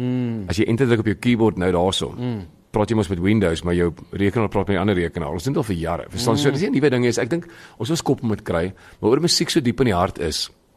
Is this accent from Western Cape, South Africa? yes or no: yes; Oudtshoorn, Western Cape, South Africa; in Oudtshoorn en ek is van Oudtshoorn